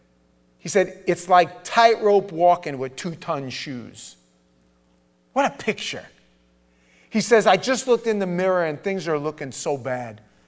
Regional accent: Queens, New York, United States; I grew up in New York, guys. If it was raining in Brooklyn, it was raining in Queens. We had plenty of family, and I was from Queens, and I had family in Brooklyn and Staten Island and Manhattan.

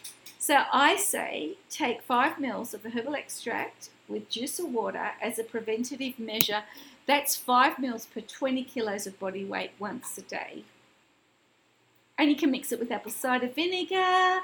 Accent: Australia; I'm an Australian naturopath, herbalist and award-winning healthcare practitioner here

